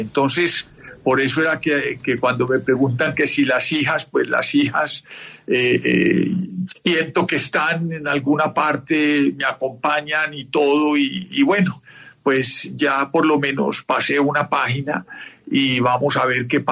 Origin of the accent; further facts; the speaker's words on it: Guamo, Tolima, Colombia; also born or lived in Bogotá; yo nací en Bogotá, soy más rolo que un troli, pero le cuento a Diego que el Tolima siempre lo he tenido en el corazón. Nosotros teníamos una finca en el Guamo, y yo me crié allá y aprendí mis cosas allá